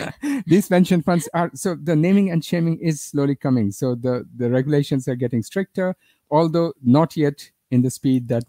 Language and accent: English; Netherlands; I come, as most of you or many of you know, I come from Netherlands.